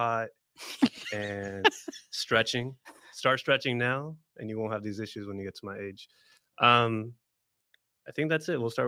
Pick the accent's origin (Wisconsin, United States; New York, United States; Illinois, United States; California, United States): California, United States; So I was raised in the East Bay. And to be able to go back to my communities and my neighborhoods and be able to work in that space was really impactful.